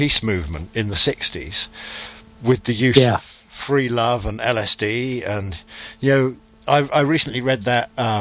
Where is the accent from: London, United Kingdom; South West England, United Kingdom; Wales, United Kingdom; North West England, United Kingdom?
South West England, United Kingdom; Newquay; I remember growing up in the Newquay area in Cornwall